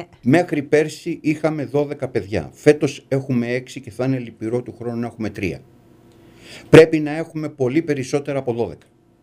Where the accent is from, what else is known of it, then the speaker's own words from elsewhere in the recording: Greece; πρέπει να τιμάμε τις χιλιάδες χρόνια που έχουμε σαν Έλληνες